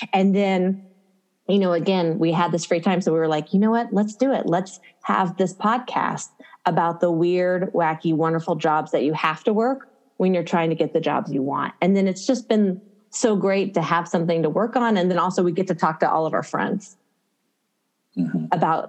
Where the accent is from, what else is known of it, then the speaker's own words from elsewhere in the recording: Tennessee, United States; we kind of bonded because she's from Texas. I'm from Tennessee. So we're like Southern girls.